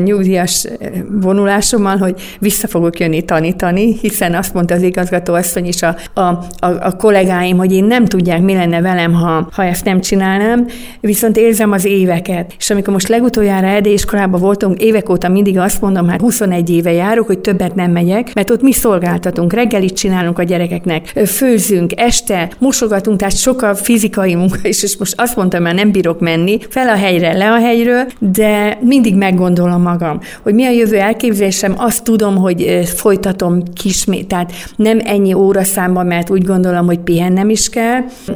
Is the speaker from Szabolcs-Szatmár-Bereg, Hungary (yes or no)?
yes; Tiszakóród, Szabolcs-Szatmár-Bereg, Hungary; én tiszakóródi származású vagyok